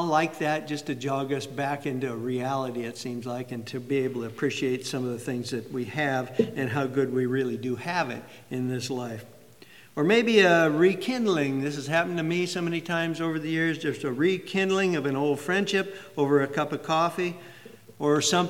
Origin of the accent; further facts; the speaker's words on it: Iowa, United States; moved away as an adult; also born or lived in Yakima, Washington; You may recall that I was born in Iowa and in the flatlands and cornfields of central Iowa and was raised there. But when I moved to Yakima, Washington, when I was 23 years old